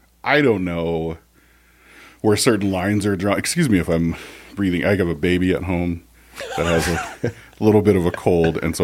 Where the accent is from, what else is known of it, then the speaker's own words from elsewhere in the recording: Utah, United States; born there; nah, I was born in Utah.